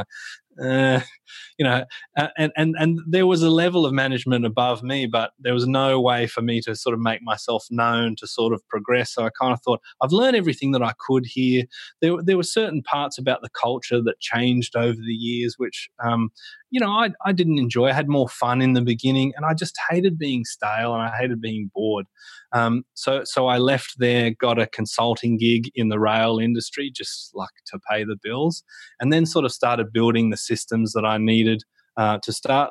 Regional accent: Yerong Creek, New South Wales, Australia; also born or lived in Penrith; I was born in Penrith and I left when I was two. My parents brought me. That wasn't sort of a solo trip, of course. And I moved to Yerong Creek, which is such a small town that it shouldn't even really exist.

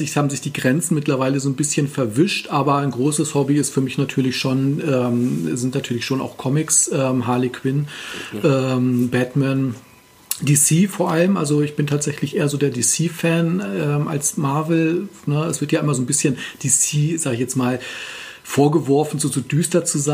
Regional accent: Uelzen, Lower Saxony, Germany; moved away as an adult; now in Göttingen, Germany; Ja, also ich wurde ziemlich genau 40 Jahren geboren in Uelzen, also in der Lüneburger Heide. Da komme ich ursprünglich her.

